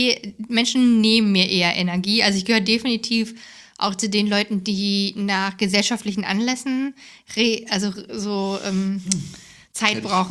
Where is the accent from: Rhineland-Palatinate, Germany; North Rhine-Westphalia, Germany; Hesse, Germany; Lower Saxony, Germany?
Hesse, Germany; Ich komme aus Hessen, also ich bin in Hessen im Dorf groß geworden. Da ist Wölfersheim nicht weit